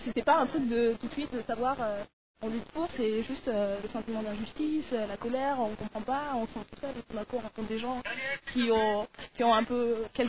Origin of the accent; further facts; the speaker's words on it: Montpellier, Occitanie, France; now in Paris, France; enfin, je vis à Paris, mais je suis de Montpellier, donc